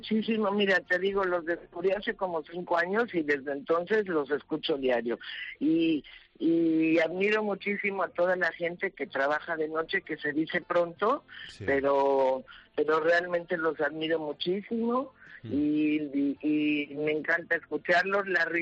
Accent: Mexico City, Mexico; born there; also born or lived in Madrid; now in Acapulco, Mexico; aquí nací yo, nací en la Ciudad de México y soy un poco inquieta y he vivido en Madrid y he vivido en varios lados, algún tiempo. Pero bueno, ahora estoy en Acapulco

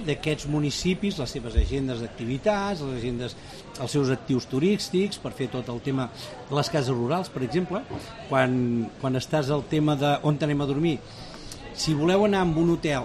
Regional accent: Figueres, Catalonia, Spain; Jo sóc de Figueres, tinc 57 anys i quan pujo de tant en tant encara descobreixo coses.

